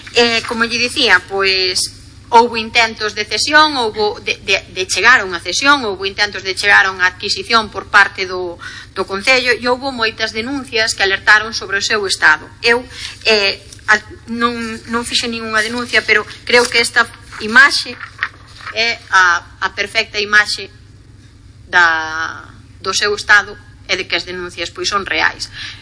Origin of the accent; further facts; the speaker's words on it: Galicia, Spain; todo aquilo que é parte da nosa identidade como galegos, como galegas